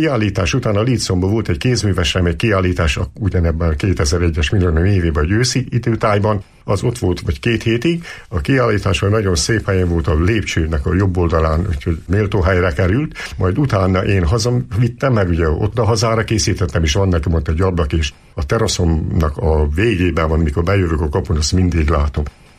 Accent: Eger, Heves, Hungary; Én a Koszor utcában nőttem fel Egerben. Még a déd nagyapám is Koszor utcai volt, a nagyapám is, a családunk több tagja.

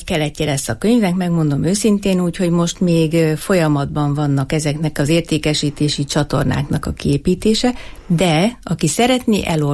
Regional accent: Eger, Heves, Hungary; mivel egri vagyok

